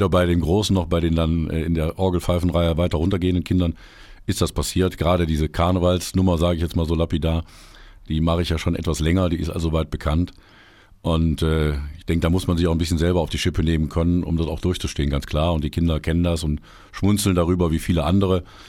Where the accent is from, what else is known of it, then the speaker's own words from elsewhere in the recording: Aachen, North Rhine-Westphalia, Germany; born there; now in Erfurt, Germany; ich lebe jetzt seit 22 Jahren in Erfurt, aber ich bin in Aachen geboren. Und Aachen ist als rheinländische Hochburg ja karnevalsverseucht, sage ich mal ganz vorsichtig.